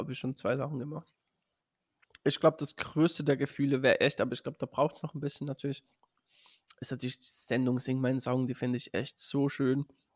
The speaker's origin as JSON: {"language": "German", "country": "Switzerland", "said": "Bei uns in der Schweiz, so ab 14 kannst du so, weißt du, diese Mofas, Moped nennt man das, ne? In der Schweiz sagen wir Döffli."}